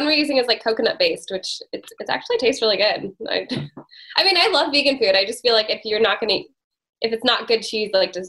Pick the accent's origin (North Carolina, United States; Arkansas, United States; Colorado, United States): Colorado, United States; Boulder; well, are you from New York? I was like, no, I'm from Boulder.